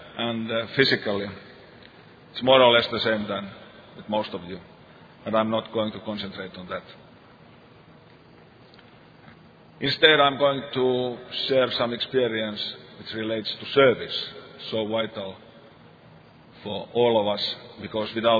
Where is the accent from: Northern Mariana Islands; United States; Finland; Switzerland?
Finland; English is a second language; I'm an alcoholic. My hometown is located some 100 kilometers up north from Helsinki, which is on the southern coastline.